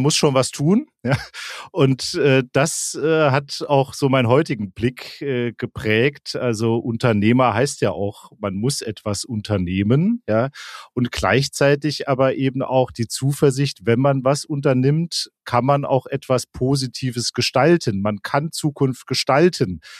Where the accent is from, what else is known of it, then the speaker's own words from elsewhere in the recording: Saarland, Germany; ich komme aus dem Saarland, das stimmt auch, ja, da bin ich geboren, da ging ich auch zur Schule, ja, aber, kannst du gar nicht wissen, ja, mein Elternhaus steht just in Rheinland-Pfalz, nämlich genau an der Grenze zum Saarland